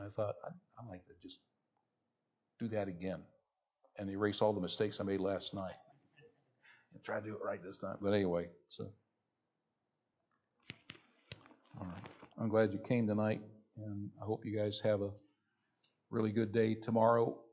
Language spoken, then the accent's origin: English; United States; So as a Christian and as an American, I gotta reinforce in my own heart and mind